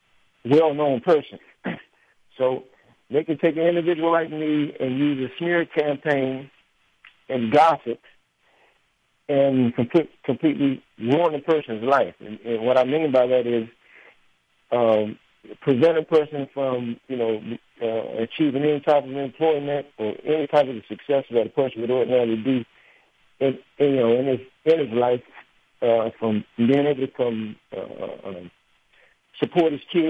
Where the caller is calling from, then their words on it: Washington, District of Columbia, United States; Hello. Hello. I'm from Washington, D.C.